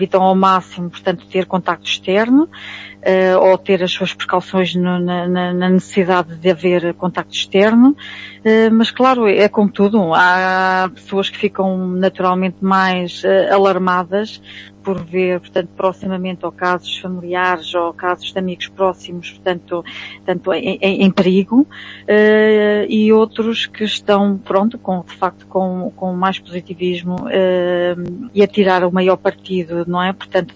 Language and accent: Portuguese; Santa Cruz, Lisbon, Portugal; born there; o meu pai é de Beirão, não é? Portanto, e a minha mãe, portanto, eu inclusive nasci em Santa Cruz, que é ao pé de Torres Vedras, portanto, a Zona Oeste.